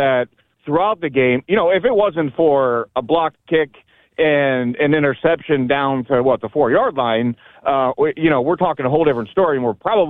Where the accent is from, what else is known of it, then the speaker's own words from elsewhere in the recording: Kent, Ohio, United States; I grew up in Kent, but I've been here for a while, and I love this place.